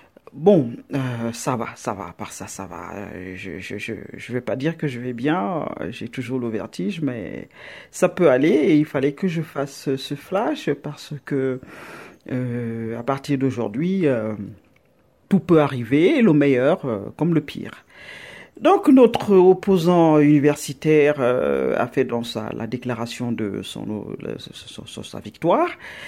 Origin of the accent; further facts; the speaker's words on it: Cameroon; quand j'étais enfant ici au Cameroun